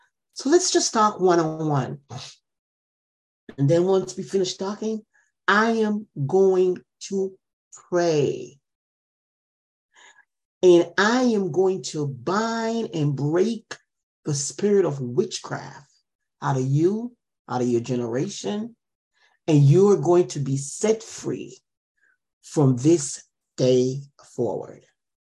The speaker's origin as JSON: {"language": "English", "country": "Jamaica", "said": "The country that I'm from Jamaica, and I hear about magic all the time."}